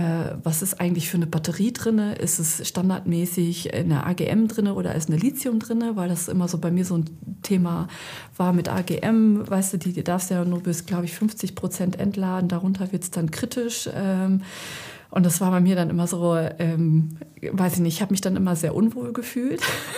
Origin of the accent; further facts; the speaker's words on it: Lemgo, North Rhine-Westphalia, Germany; Und meine Freundin lebt halt in der Nähe von Bielefeld, also in Lemgo, in meiner Heimatstadt.